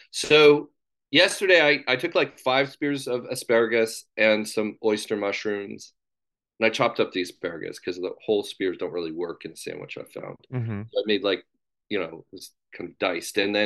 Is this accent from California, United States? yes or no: yes; Pasadena, California, United States; also born or lived in Laguna Beach; I grew up basically in Pasadena, which is where Julia Child was from. We are food lovers in Pasadena, pie and burger, et cetera. But I spent my summers in Laguna Beach.